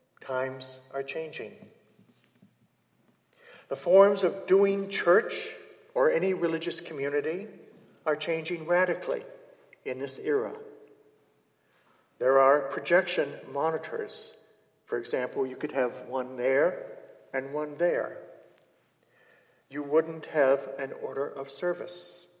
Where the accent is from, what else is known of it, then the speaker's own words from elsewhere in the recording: New England, United States; That makes the New Englander in me cringe. Because, as I said, I'm from New England.